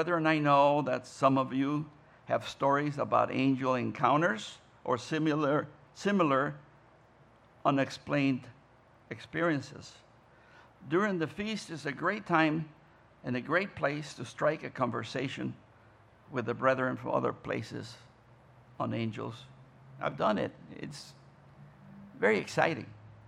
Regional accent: Mexico; I remember in my hometown in Mexico, when a baby would die, people would say, oh, they became angels.

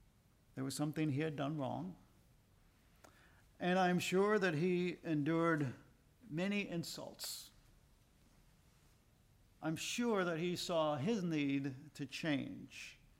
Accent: United States; but we're American citizens and we could go in, we could enter.

